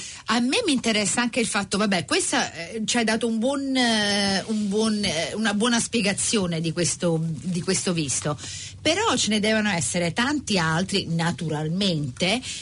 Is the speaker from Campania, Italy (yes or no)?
yes; Naples, Campania, Italy; non so, essendo napoletana.